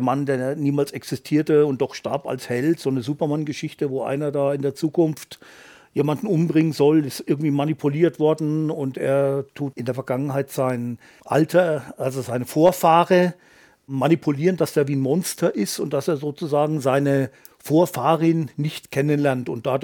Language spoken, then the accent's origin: German; Iphofen, Bavaria, Germany; also born or lived in Coburg; ich komme aus Iphofen, geboren bin ich allerdings in Coburg.